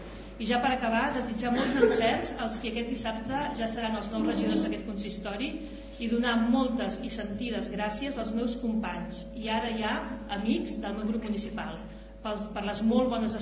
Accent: Tiana, Catalonia, Spain; considero que sóc molt més tianenca del que era, perquè he après una infinitat de coses sobre el meu poble

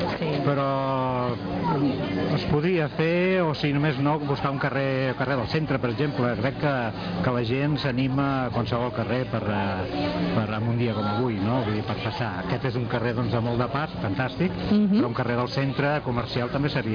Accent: Montgat, Catalonia, Spain; born there; also born or lived in Tiana; Montgat és el meu poble de naixement i també me l'estimo molt, no?

